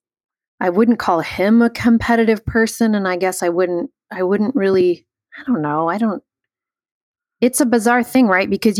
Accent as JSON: {"language": "English", "town": "Chicago", "region": "Illinois", "country": "United States", "tie": "born or raised there", "said": "Both Cubs and White Sox, because, you know, we grew up in Chicago."}